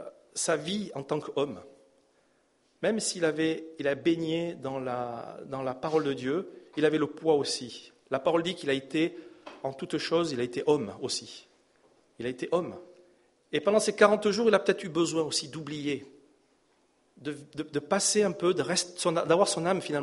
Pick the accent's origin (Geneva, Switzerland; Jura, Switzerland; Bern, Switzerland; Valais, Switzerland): Bern, Switzerland; je suis allemand, je suis originaire de Berne, moi. Mais vous savez, mon suisse allemand, c'est une catastrophe.